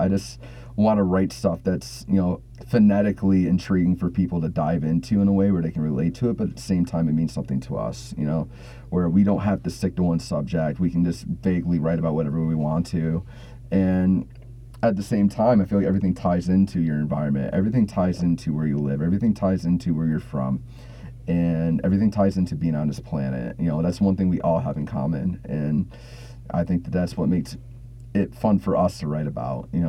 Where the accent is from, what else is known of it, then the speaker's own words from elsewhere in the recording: Binghamton, New York, United States; And, you know, we're from Binghamton. We've had to flood in 2006, flood in 2011.